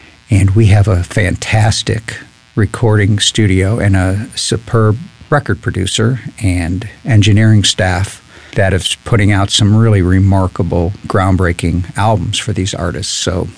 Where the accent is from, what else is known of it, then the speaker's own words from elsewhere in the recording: Cleveland, Ohio, United States; moved away as an adult; now in Texas, United States; developed a love of music there growing up in Cleveland. And came down to Texas after high school to start college in San Antonio at St. Mary's University.